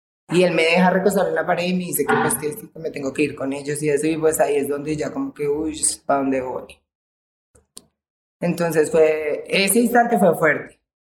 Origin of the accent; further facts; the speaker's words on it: Bogotá, Colombia; Crecí en el Lucero, aquí en Ciudad Bolívar. Siempre he estado ahí.